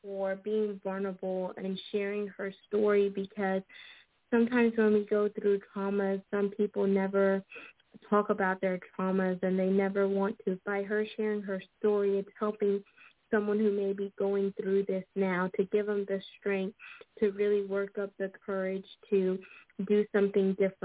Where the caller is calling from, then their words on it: Texas, United States; I'm calling in from Texas.